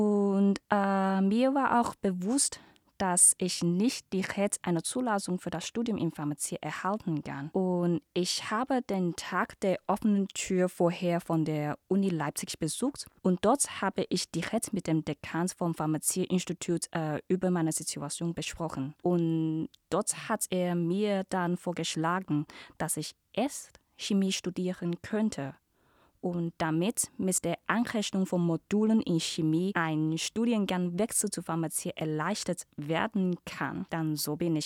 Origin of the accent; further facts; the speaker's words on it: Hong Kong; now in Jena, Germany; nach meiner Ankunft hier habe ich zunächst an einem Deutschkurs in Hallertau genommen. Danach bin ich nach Erfurt umgezogen. Und ja, ich komme aus Hongkong